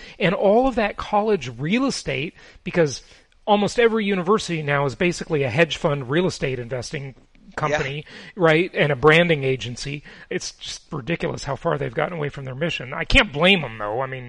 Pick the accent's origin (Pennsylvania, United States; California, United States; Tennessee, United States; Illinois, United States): California, United States; now in Florida, United States; Now, note that I'm from California almost all of my life, the socialist republic with super high taxes, worse than New York, by the way.